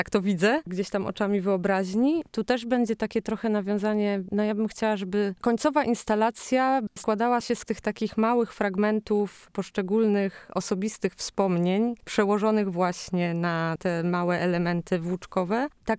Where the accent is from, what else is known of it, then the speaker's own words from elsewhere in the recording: Olsztyn, Warmian-Masurian Voivodeship, Poland; ja pochodzę z Olsztyna, tu się wychowałam, tu się urodziłam, tu się urodzili moi rodzice, z kolei dziadkowie przyjechali tutaj z różnych stron.